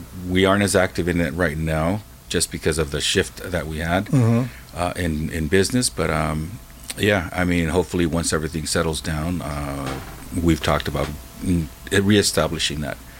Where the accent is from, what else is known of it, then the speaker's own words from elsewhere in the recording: Santa Ana, California, United States; So I grew up on Townsend Street in Santa Ana. I had a very, I'm going to say, colorful upbringing and in and out of trouble.